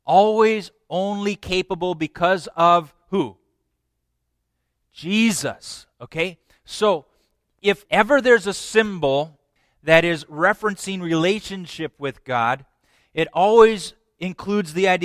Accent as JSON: {"language": "English", "town": "Owatonna", "region": "Minnesota", "country": "United States", "tie": "born or raised there", "said": "I grew up in Owatonna, where Pillsbury Baptist Bible College was located"}